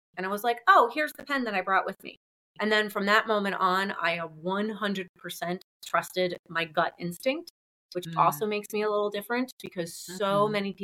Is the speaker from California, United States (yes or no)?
no; New Jersey, United States; I grew up in New Jersey and never felt comfortable there. Moved to Georgia and the energy of the state fit me so much better at that time.